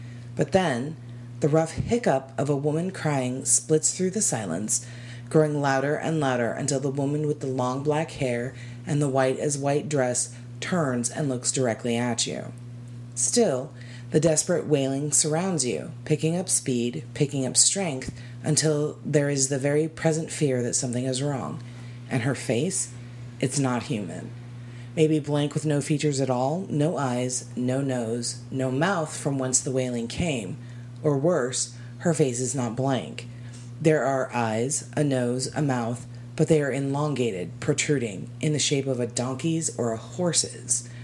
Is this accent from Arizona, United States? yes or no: yes; Arizona, United States; Now, being born and raised in Arizona, I can tell you that Launa Canyon in Arizona is nothing I've ever heard of before